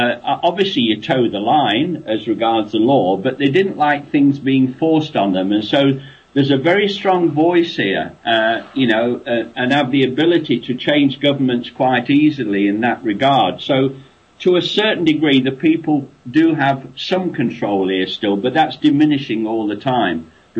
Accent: United Kingdom; now in Australia; I'm British, actually, but I'm dual citizenship. I'm British-Australian, and I've been in and out of the UK

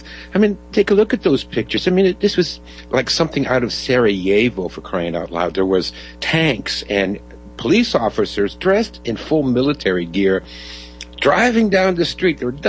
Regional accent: Toronto, Ontario, Canada; also born or lived in California; I was in California for 14 years, and then I just returned last year to my hometown here in Toronto, which is, you know, our version of New York City. So, you know, I'm a big city boy too.

